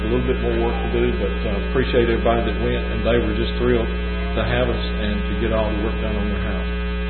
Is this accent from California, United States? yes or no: no; Nashville, Tennessee, United States; I'm from North Nashville.